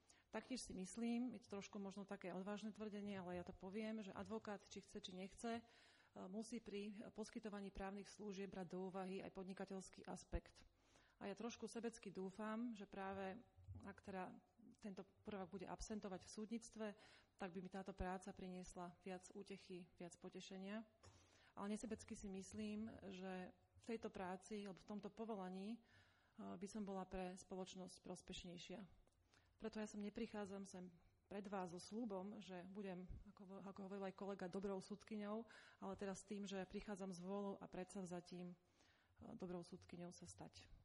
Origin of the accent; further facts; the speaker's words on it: Bratislava, Bratislava Region, Slovakia; narodila som sa a žijem v Bratislave a som advokátka.